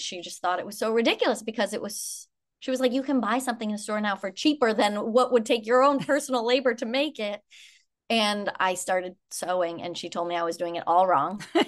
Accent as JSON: {"language": "English", "region": "Minnesota", "country": "United States", "tie": "born or raised there", "said": "No, I grew up in Minnesota. I've lived here 20 years."}